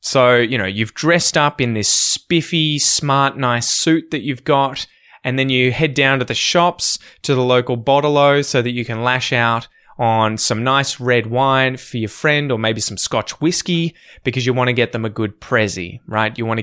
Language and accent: English; Australia; We also use this, strangely enough, this term, a dag, as Aussie slang, and it is an entertainingly eccentric person or character, right?